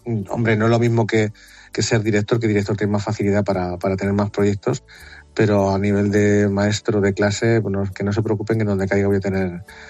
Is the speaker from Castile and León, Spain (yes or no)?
no; Ciudad Real, Castilla-La Mancha, Spain; yo soy de Ciudad Real, que está a 64 kilómetros, que es la capital, y yo llevo trabajando allí 12 años